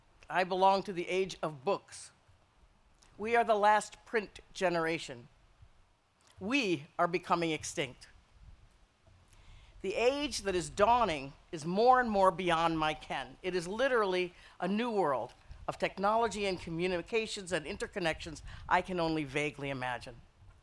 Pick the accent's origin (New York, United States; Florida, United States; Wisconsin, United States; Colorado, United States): Florida, United States; Miami; I was born in Miami, Florida, and I attended segregated schools there, entirely segregated schools.